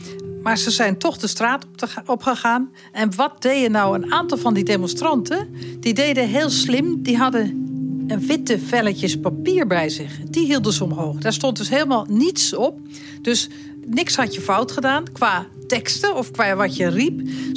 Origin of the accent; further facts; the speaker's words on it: Netherlands; ik als Nederlander, wonende in Nederland